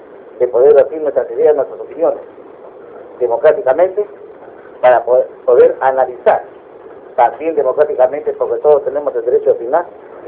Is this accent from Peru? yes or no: yes; Paramonga, Lima, Peru; soy de Paramonga, soy de la base de Paramonga, de la provincia de Barranca.